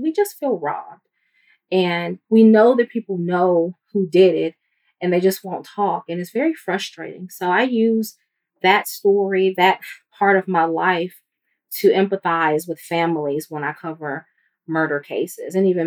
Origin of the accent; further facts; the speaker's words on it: Gary, Indiana, United States; until I became a reporter in my hometown. And in 2012, I reopened the case with the Gary Police Department